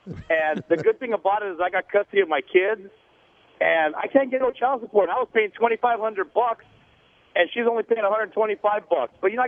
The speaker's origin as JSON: {"language": "English", "town": "West Covina", "region": "California", "country": "United States", "tie": "born or raised there", "said": "Actually, I grew up in West Covina in the gangs, went to prison, did all"}